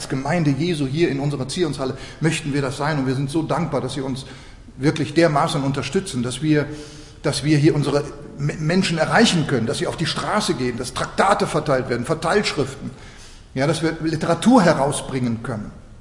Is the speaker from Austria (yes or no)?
no; Switzerland; Na, ich bin ja Schweizer.